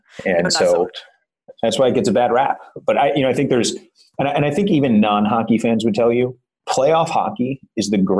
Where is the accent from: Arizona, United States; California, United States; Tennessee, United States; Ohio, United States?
California, United States; Los Angeles; I think something that's always surprising for people knowing that I grew up in Los Angeles is that I'm actually a diehard hockey fan.